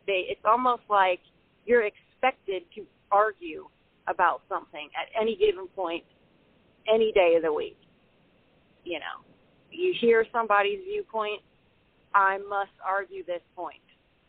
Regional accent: Atlanta, Georgia, United States; moved away as an adult; now in Jacksonville, United States; I'm actually from the Atlanta area, north of Atlanta, and I lived there till I was 30. And I lived in Gwinnett, so I was on the north side, and I moved to Jacksonville about 5 years ago

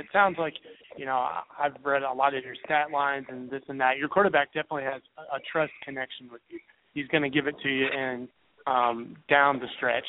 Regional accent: the South, United States; You know, I'm from the South, so I'm not really familiar with the North.

